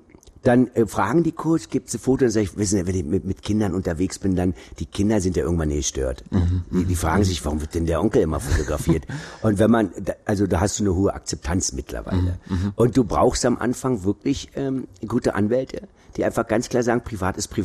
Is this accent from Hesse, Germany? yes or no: no; Berlin, Germany; ich komme jetzt auch aus Berlin